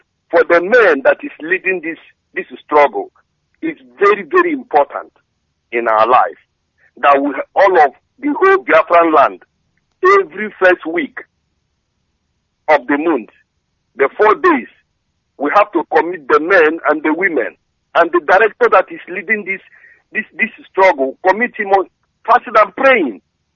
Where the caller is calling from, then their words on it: Trondheim, Trøndelag, Norway; I'm calling from Norway, in Trondheim.